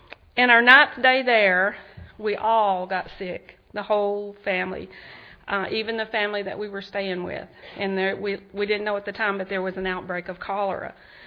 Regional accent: Tennessee, United States; I only knew how to open cans, boil water, make sweet tea, because I was from Tennessee

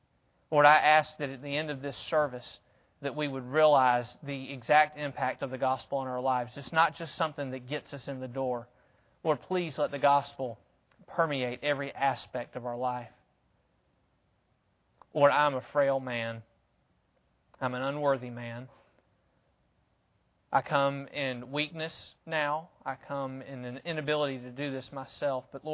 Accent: Georgia, United States; I'm from Georgia. I grew up in the South.

